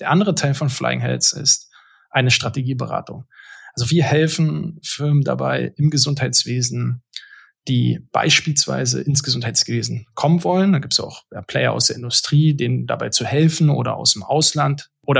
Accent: Berlin, Germany; born there; geboren in Berlin.

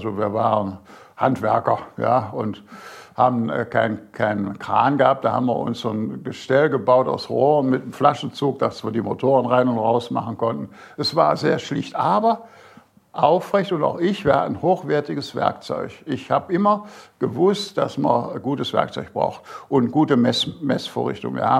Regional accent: North Rhine-Westphalia, Germany; meine Heimat im Bergischen Land.

